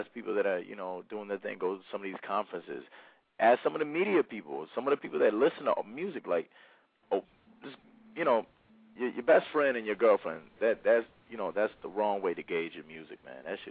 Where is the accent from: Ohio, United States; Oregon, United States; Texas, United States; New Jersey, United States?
Texas, United States; Dallas; From Texas, you know, it's getting better. Dallas, I'm from Dallas. I live in Dallas also, and Dallas music is really starting to pop off.